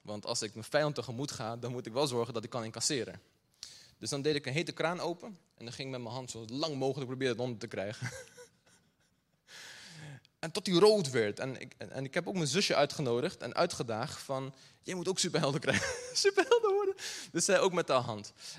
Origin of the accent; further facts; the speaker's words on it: Brazil; toen ik jonger was en ik ben opgegroeid in Brazilië.